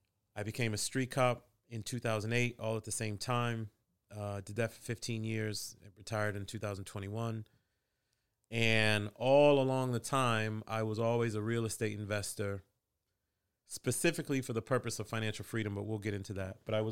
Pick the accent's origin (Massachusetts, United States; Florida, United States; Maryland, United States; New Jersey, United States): Massachusetts, United States; Boston; also born or lived in Queens, New York; I'm a Haitian immigrant kid. My parents grew up in Haiti. I was born in Queens, New York, raised in Boston, came down to D.C. for University of Virginia